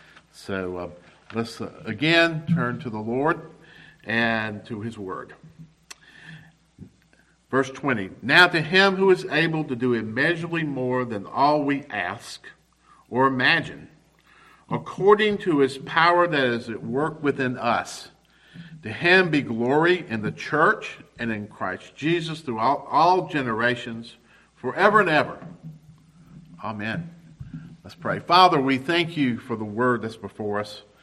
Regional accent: Rock Hill, South Carolina, United States; I went to Winthrop University. Winthrop University is in my hometown of Rock Hill, South Carolina.

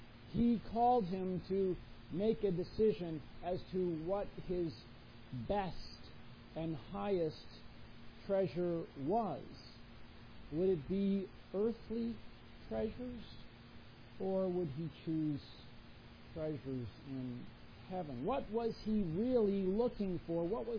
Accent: Indiana, United States; For a time, I grew up in Indiana. Pretty flat. Full of fields.

